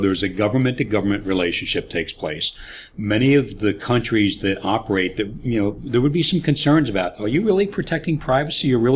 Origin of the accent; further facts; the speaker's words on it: Washington, United States; probably going from the real Washington, my home state, probably across to Oregon